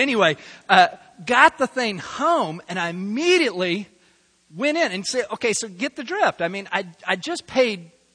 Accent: Salt Lake City, Utah, United States; about 2.5 miles away from where I grew up there in Salt Lake City

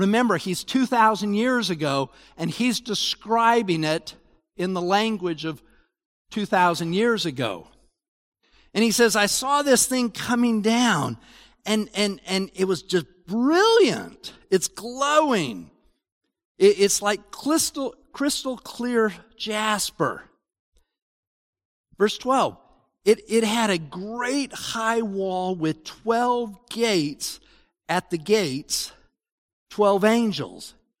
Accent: Salt Lake City, Utah, United States; Where I grew up in Salt Lake, Adrian knows this because he's there too. There's these huge mountains.

